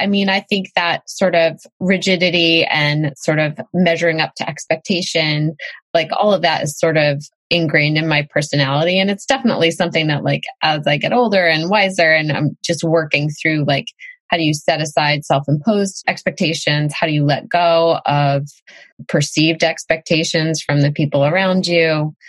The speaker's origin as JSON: {"language": "English", "region": "New Hampshire", "country": "United States", "tie": "born or raised there", "said": "And also I feel really connected to kind of my roots growing up in New Hampshire as like just an outdoorsy family, outdoorsy kid"}